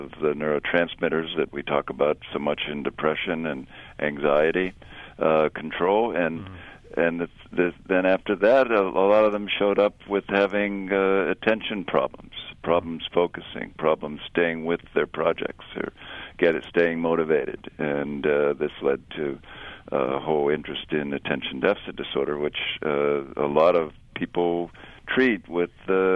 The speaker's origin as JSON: {"language": "English", "town": "Boston", "region": "Massachusetts", "country": "United States", "tie": "born or raised there", "said": "because I grew up in Boston during the Boston Marathon craze when it was beginning"}